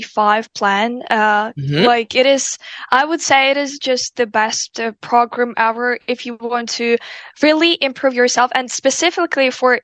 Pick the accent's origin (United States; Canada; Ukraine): Ukraine; no, I'm from Ukraine.